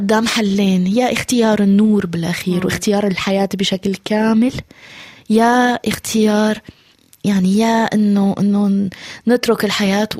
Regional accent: Syria; سورية جدا ومواطنة العالم جدا، طفلة جدا وعجوزة بنفس الوقت

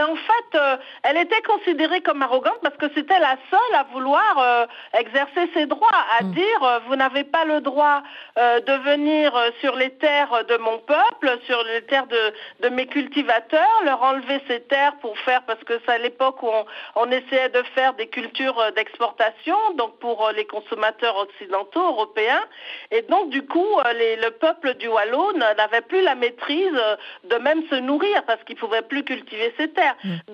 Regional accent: Senegal; Dans mon enfance au Sénégal, on nous en a beaucoup parlé.

